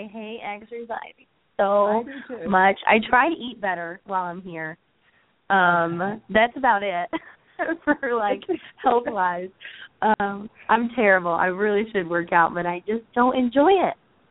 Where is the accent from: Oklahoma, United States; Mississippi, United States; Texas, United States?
Texas, United States; I'm from Texas, and they're from Texas.